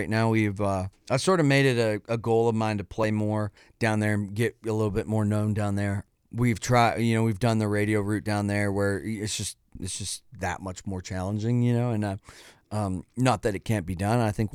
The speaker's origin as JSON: {"language": "English", "town": "Spirit River", "region": "Alberta", "country": "Canada", "said": "I was born in Spirit River, Alberta. I grew up playing hockey."}